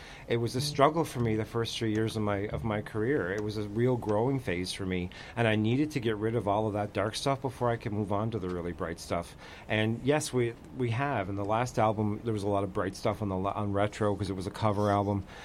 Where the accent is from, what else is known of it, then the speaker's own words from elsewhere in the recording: Glace Bay, Nova Scotia, Canada; And then we're also going to be performing back in my hometown of Glace Bay, Nova Scotia